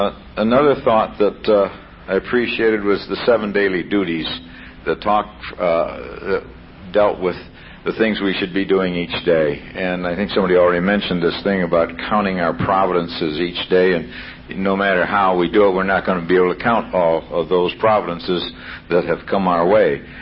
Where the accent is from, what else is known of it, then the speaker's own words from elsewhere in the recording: Fresno, California, United States; from Fresno.